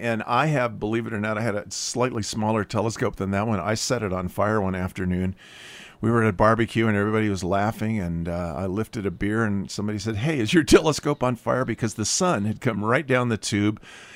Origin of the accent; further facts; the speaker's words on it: Boulder, Colorado, United States; also born or lived in Cambridge; I'm from Boulder side and did a little stint in Cambridge and came back home.